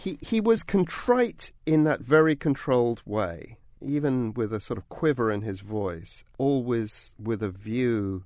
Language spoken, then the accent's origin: English; United Kingdom; I, as a Brit